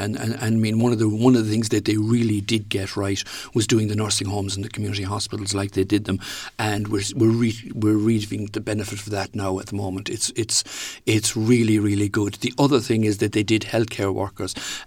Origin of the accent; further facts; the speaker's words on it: County Clare, Ireland; when I grew up in Clare, it was a very minority sport, because during the 50s, 60s and 70s